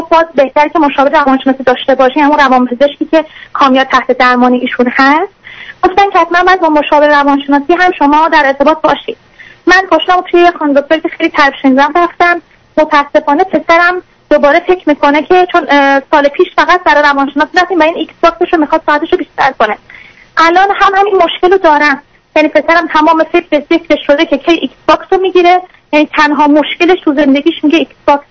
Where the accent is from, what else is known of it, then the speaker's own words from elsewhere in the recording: Iran; moved away; چون ما تازه از ایران اومدیم